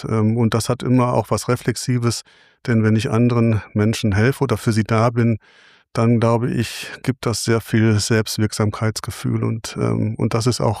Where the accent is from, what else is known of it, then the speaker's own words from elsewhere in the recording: Bochum, North Rhine-Westphalia, Germany; Also ich bin in Bochum groß geworden